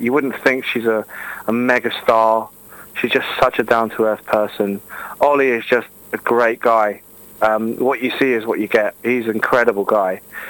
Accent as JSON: {"language": "English", "country": "United Kingdom", "said": "I'm proud British through and through. I am Chinese. I'm proud of that."}